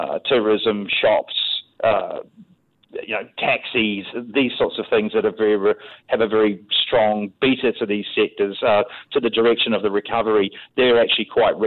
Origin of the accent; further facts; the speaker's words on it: New Zealand; accent: Kiwi; Yeah, I can imagine my thick Kiwi accent must confuse some listeners, but I'm trying my very best.